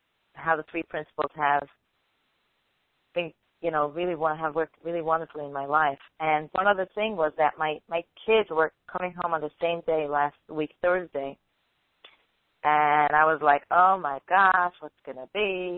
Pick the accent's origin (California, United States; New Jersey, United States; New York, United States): New Jersey, United States; Actually, I'm from New Jersey, but my phone number is from when I was in Brooklyn.